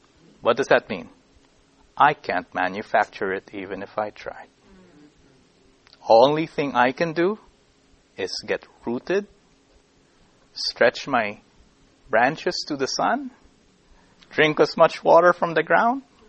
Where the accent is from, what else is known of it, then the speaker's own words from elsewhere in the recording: Philippines; From the Philippines. We're in typhoon area, okay?